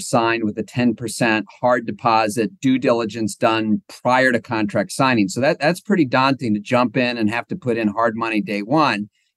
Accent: Wisconsin, United States; now in New York, United States; not that I'm a born and bred New Yorker. In fact, I told you before I grew up in Wisconsin

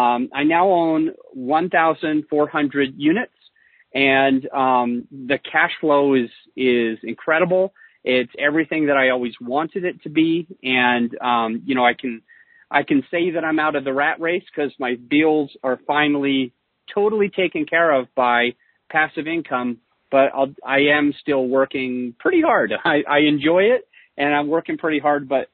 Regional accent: Utah, United States; I'm originally from Utah, so not far from Denver, Colorado, same type of patterns, but I grew up in Utah.

